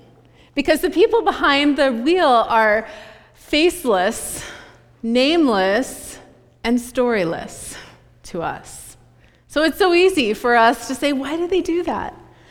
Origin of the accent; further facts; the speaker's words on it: California, United States; growing up in California, born and bred, there's this deep thing in my genes about getting in a car